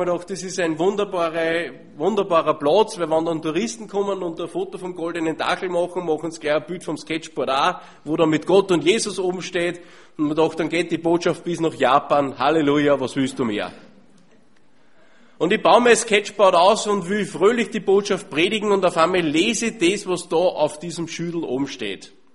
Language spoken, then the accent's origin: German; Austria; Und das müssen wir uns als Österreicher mal auf der Zunge zergehen lassen.